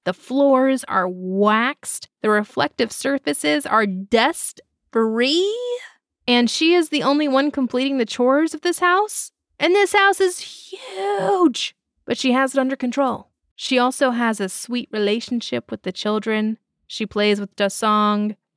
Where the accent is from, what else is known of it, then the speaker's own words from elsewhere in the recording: United States; As an American, I hear you loud and clear.